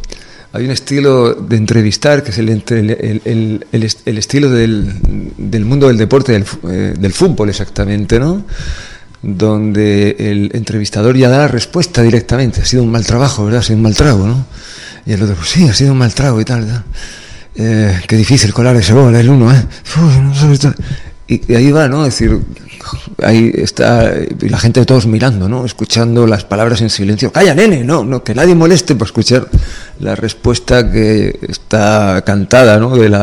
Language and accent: Spanish; Spain; como soy un español como todos los demás